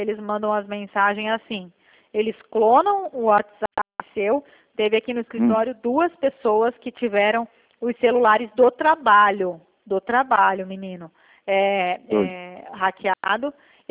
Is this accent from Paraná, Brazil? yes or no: yes; Toledo, Paraná, Brazil; Eu sou aqui de Toledo, Paraná.